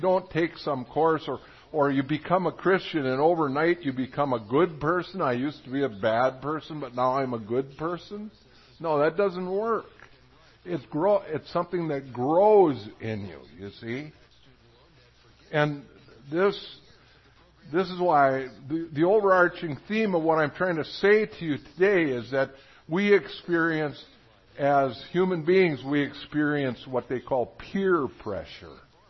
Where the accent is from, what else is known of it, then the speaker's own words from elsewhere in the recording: Midwest, United States; now in Arizona, United States; I'm a Midwesterner. My wife and I moved down here about 5-6 years ago.